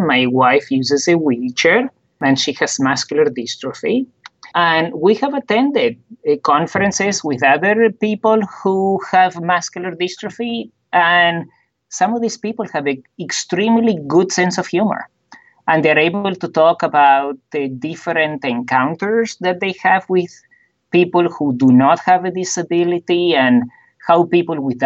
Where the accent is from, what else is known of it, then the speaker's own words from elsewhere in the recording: Argentina; born there; accent: funny accent; English is a second language; also born or lived in Israel / Canada / Australia; I speak with a funny accent. You gave it all away because you told them I was born in Argentina and I lived in Israel, Canada, and Australia.